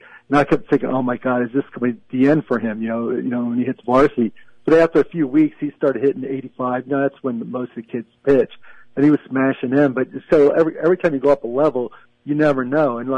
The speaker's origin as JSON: {"language": "English", "town": "Philadelphia", "region": "Pennsylvania", "country": "United States", "said": "I'm originally from Philly"}